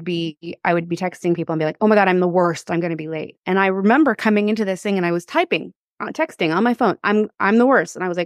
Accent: California, United States; now in New York, United States; I moved to New York. I grew up in California and moved to New York.

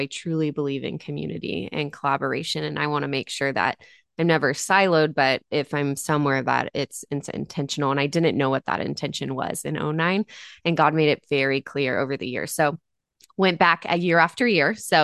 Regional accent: Texas, United States; moved away; I was born and raised in Texas and thought I would never leave there, like literally.

